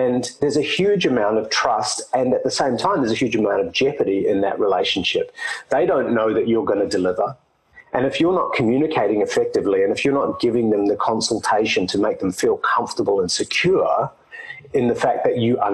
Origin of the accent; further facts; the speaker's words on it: New Zealand; now in Sydney, Australia; I'm a New Zealander based in Sydney, Australia. I've been living here for the last 7 years because the weather's nicer than Auckland.